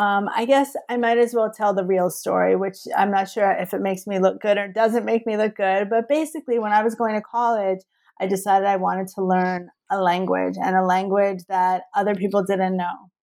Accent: New Jersey, United States; And I think at the time, growing up in New Jersey in the 80s, it felt like it was the right thing to do from the political perspective as well.

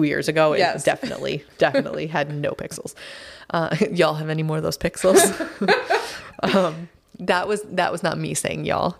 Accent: Boston, Massachusetts, United States; My mouth didn't form correctly. I'm from the Boston area.

